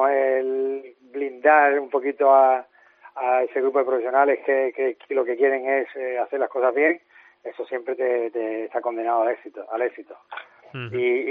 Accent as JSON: {"language": "Spanish", "town": "Cádiz", "region": "Andalusia", "country": "Spain", "moved": "as an adult", "said": "Yo toda mi vida, desde que me hice futbolista y me fui de Cádiz a los 22 años, pues he estado siempre fuera y he vuelto en verano y en Navidades."}